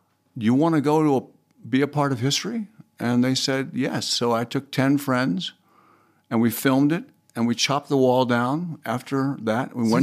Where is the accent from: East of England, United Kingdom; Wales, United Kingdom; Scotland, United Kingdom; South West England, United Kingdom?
Wales, United Kingdom; and I'm from Wales.